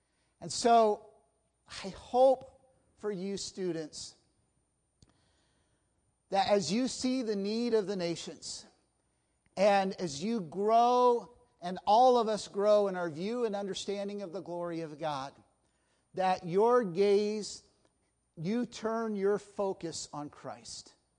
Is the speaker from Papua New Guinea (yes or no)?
yes; Goroka, Eastern Highlands, Papua New Guinea; I was sitting in that airplane in the tiny airport in Goroka, PNG, my hometown